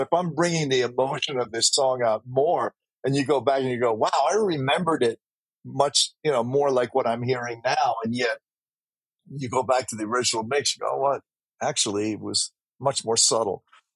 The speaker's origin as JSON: {"language": "English", "town": "New York City", "region": "New York", "country": "United States", "tie": "born or raised there", "said": "You know, of course, growing up in New York City, I understand that quite well."}